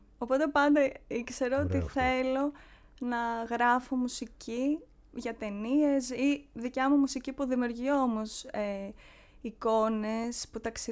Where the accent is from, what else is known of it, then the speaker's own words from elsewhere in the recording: Athens, Attica, Greece; born there; Εγώ γεννήθηκα εδώ στην Αθήνα. Έχω καταγωγή βέβαια από Θεσσαλονίκη.